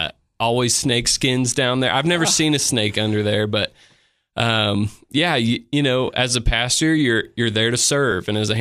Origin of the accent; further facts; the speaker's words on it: Illinois, United States; now in Tennessee, United States; No, I'm from Central Illinois originally.